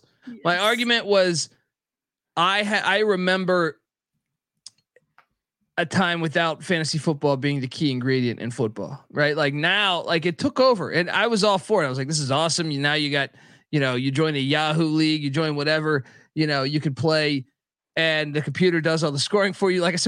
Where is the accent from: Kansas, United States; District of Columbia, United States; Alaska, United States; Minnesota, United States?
District of Columbia, United States; Washington; I grew up in Washington, D.C.